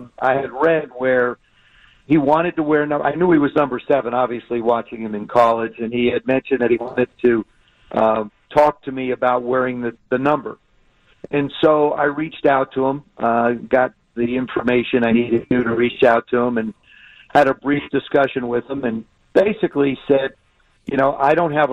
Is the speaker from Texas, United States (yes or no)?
no; South River, New Jersey, United States; and I grew up in South River, and it's right in Middlesex County